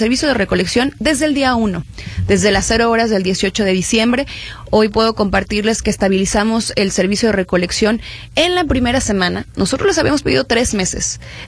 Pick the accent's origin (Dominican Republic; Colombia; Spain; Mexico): Mexico; Guadalajara, Jalisco; lo que tenemos que hoy hacer como tapatías y tapatíos es sumarnos a este llamado